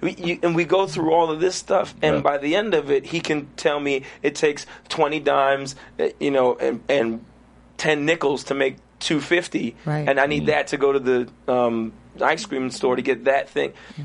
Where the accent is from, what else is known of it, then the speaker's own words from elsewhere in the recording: Brooklyn, New York, United States; Well, I grew up in Flatbush, Brooklyn, New York. So it's something I'm very accustomed to.